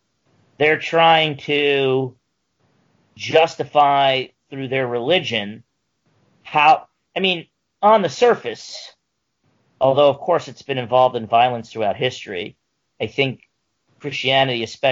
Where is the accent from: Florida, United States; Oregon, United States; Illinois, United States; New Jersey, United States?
New Jersey, United States; from originally New Jersey, unfortunately my home state